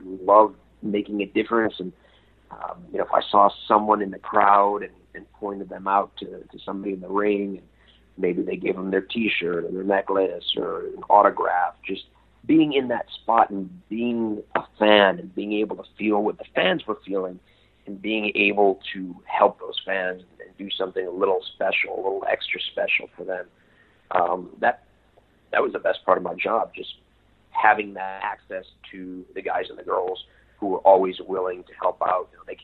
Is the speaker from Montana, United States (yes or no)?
no; Chicago, Illinois, United States; at my hometown, Chicago, in that arena where I grew up going to shows